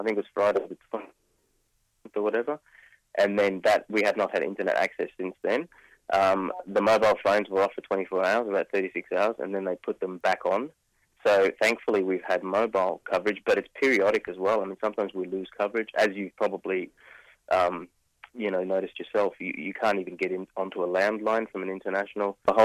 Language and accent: English; Australia; I am an Egyptian. I was born in Australia, but my mother and father are Egyptian, so I've pretty much grown up in Australia all of my life. However, I've consistently come to Egypt over the past 15, 20 years.